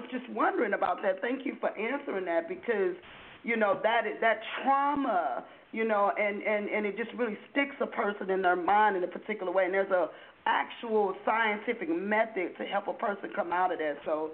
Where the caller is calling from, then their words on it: Dallas, Texas, United States; calling from Dallas, Texas.